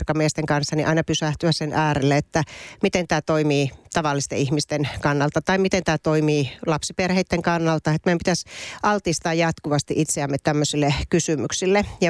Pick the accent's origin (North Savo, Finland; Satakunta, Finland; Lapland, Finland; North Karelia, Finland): North Karelia, Finland; Joensuu; mun kotikaupungissa Joensuussa